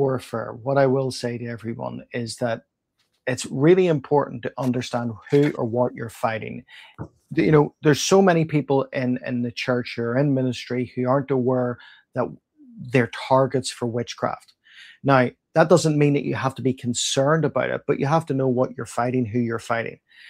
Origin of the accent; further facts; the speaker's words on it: Northern Ireland, United Kingdom; I'm from Northern Ireland, right? Everybody was divided in terms of religion. You were either Protestant or you were Catholic.